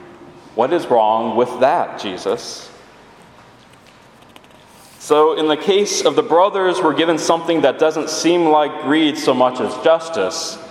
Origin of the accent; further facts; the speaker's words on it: Chicago, Illinois, United States; And so far, the only thing I've said in this whole conversation is, "Yes, I'm from Chicago."